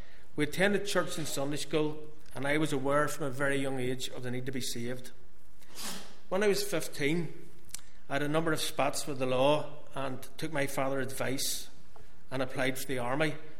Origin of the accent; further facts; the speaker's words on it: Belfast, Northern Ireland, United Kingdom; born there; I was born in 1956 in Carrington Street in the Ravenhill Road in Belfast. My father, Arthur, was originally from London, and … was from the Donegal Road area.